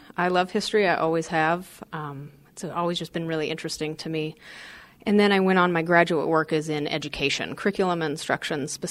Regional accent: Helena, Montana, United States; also born or lived in Missoula; I actually grew up in Helena, Montana. I was born in Missoula, raised in Helena, and my parents are both realtors.

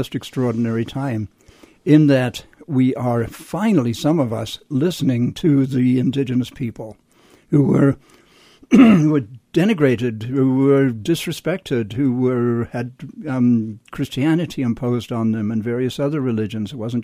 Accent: South Africa; I was a chemical engineer growing up in South Africa.

